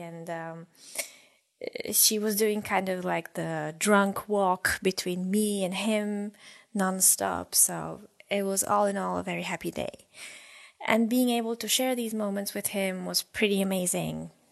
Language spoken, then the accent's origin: English; Bulgaria; now in Berlin, Germany; I live in Berlin, Germany, but I'm originally from Bulgaria.